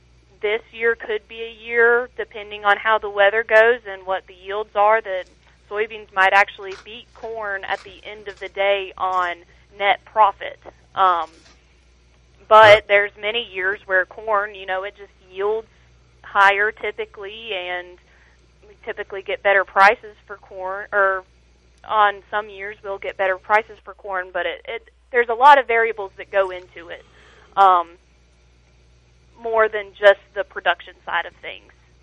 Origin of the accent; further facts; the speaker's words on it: North Carolina, United States; Growing up in Rowan County, you know, it was, we usually would have maybe two or three good snows a year.